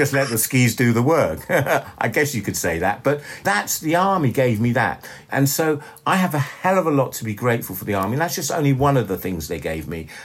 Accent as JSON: {"language": "English", "region": "London", "country": "United Kingdom", "tie": "born or raised there", "said": "I was brought up in London."}